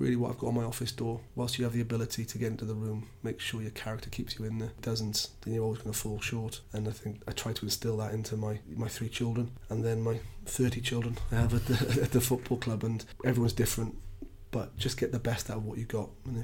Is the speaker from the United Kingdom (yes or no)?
yes; Swansea, Wales, United Kingdom; playing for my hometown club, captain in my hometown club as well